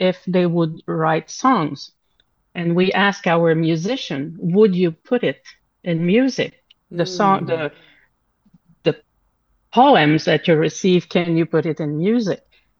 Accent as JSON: {"language": "English", "region": "Quebec", "country": "Canada", "said": "So they're not somebody from Beaumont, and we're not somebody from Shefford Waterloo. We are from this square that is midway between Montreal"}